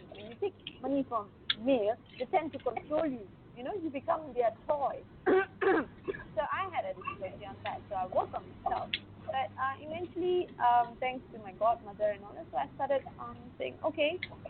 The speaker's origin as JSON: {"language": "English", "country": "Malaysia", "said": "And I said, look, you're in UK and I'm Malaysian."}